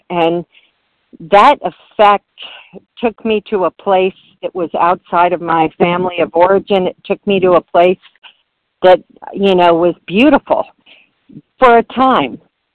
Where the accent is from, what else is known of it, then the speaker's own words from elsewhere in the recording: Baltimore, Maryland, United States; from Baltimore.